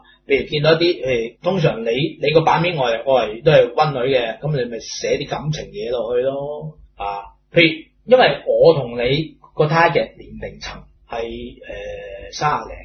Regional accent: Hong Kong; 我寫明我係香港人我感到香港人自豪

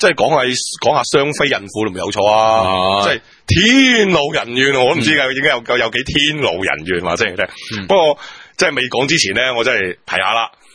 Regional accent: Hong Kong; 我哋香港人

